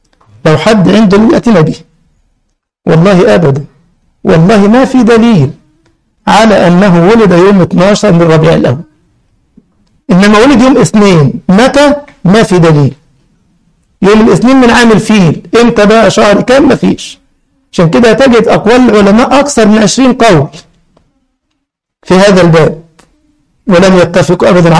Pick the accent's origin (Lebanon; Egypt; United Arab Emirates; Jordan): Egypt; والبدوي اللي عندنا في مصر وسيد المرسى أبو العباس